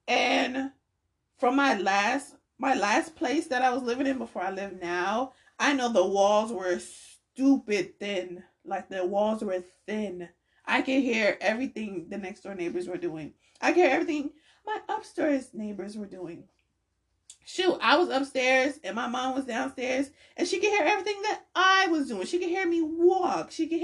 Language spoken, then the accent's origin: English; Milledgeville, Georgia, United States; I grew up in Milledgeville, Georgia.